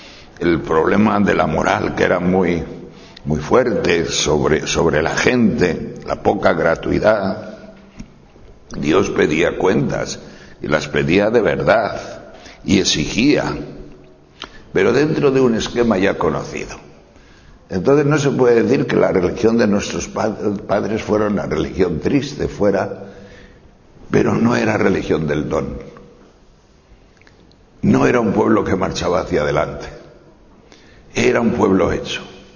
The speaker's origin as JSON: {"language": "Spanish", "region": "Castile and León", "country": "Spain", "tie": "born or raised there", "said": "en la plaza de mi pueblo, que es un pueblo pequeñín, en la montaña de León"}